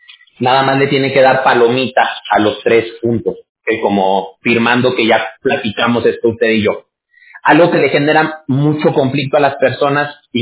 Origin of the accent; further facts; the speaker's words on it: Mexico; now in United States; Yo soy mexicano